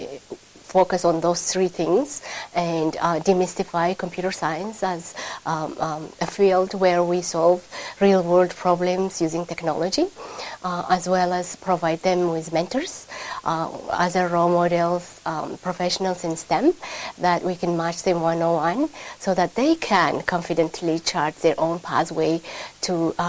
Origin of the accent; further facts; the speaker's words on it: Ethiopia; I'm from Ethiopia, so it's a natural progression to help the young women in Ethiopia, women in Ethiopia.